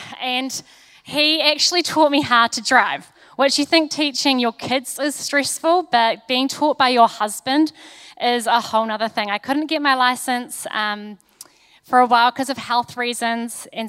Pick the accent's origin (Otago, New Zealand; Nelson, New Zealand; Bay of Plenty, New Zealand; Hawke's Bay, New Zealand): Nelson, New Zealand; also born or lived in Wellington; now in Auckland, New Zealand; I was born in Wellington, which is a pretty special place. And I left there when I was four and moved to Nelson. That's where I had a chunk of my life.